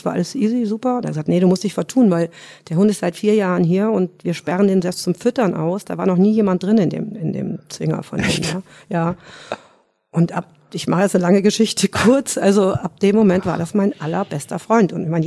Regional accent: North Rhine-Westphalia, Germany; now in Munich, Germany; Nee, ich komme aus Nordrhein-Westfalen.

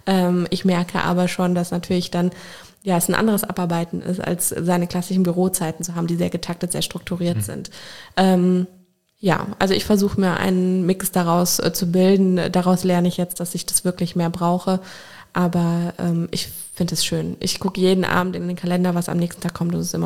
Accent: Koblenz, Rhineland-Palatinate, Germany; Ich bin in Koblenz schon zur Schule gegangen und jeder geht weg und ja, man muss immer mal weg gewesen sein.

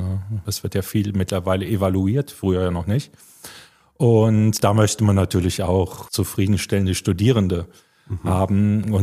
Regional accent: Cologne, North Rhine-Westphalia, Germany; also born or lived in Ludwigsburg; bei uns in Köln ist es ja sehr, sehr offen.

